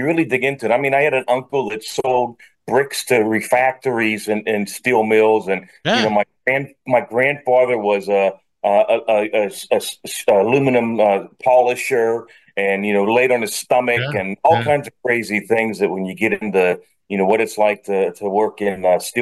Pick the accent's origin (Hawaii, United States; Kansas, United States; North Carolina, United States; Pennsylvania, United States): Pennsylvania, United States; Pittsburgh; also born or lived in Washington, D.C.; I was in D.C. for a long time, but I grew up in Pittsburgh around the steel mills.